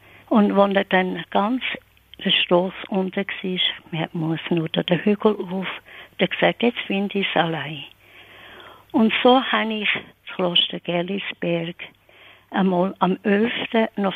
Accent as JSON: {"language": "German", "town": "Rieden", "region": "St. Gallen", "country": "Switzerland", "tie": "born or raised there", "said": "Im Laufe der Zeit habe ich dürfen in meinem Heimatort Rieden, St. Gallen, habe ich dürfen auch mit vielen Ordensleuten zusammenkommen"}